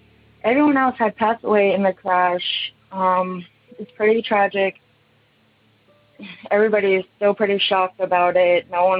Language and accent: English; Kansas, United States; I'm from Kansas.